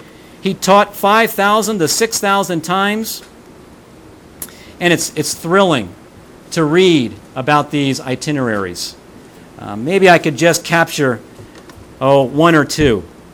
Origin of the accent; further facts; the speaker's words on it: Philadelphia, Pennsylvania, United States; Since I'm from Philadelphia, I'll read about Philadelphia.